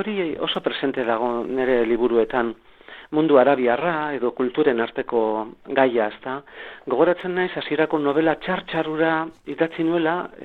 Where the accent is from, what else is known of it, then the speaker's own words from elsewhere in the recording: Ordizia, Basque Country, Spain; born there; now in Vitoria-Gasteiz, Spain; Gasteiztik ari naiz, baina Ordizian, Gipuzkoan jaio nintzen